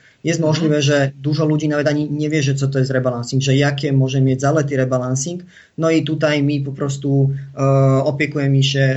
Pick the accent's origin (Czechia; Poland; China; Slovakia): Slovakia; Polish is a second language; Jako u nas na Słowacji mówi się, że nie daj wszystkich jajek do jednego koszyka. Myślę, że w Polsce to jest nie wieszaj wszystkiego na jedną szalę.